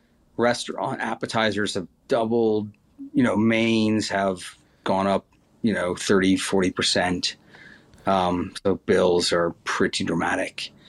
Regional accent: Dallas, Texas, United States; also born or lived in New York / London; You know, I grew up in Dallas 14 years. And then since then, it's been New York, Europe, and London.

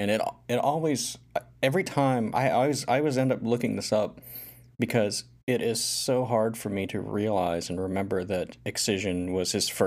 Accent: the South, United States; And I grew up in the South, so.

